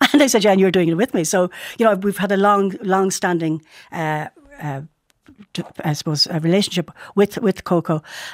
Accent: New Ross, Leinster, Ireland; And then I grew up in Wexford, southwest Wexford, around New Ross and southwest Wexford

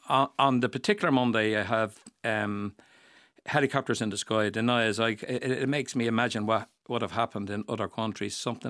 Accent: Dublin, Leinster, Ireland; I was born in Donnycarney. I moved to Aidenmore and I live in Coolock, all within the barony of Coolock, the name that's been dragged through the mire all my life. So in other words, yes, I'm a local man and I know the area well.

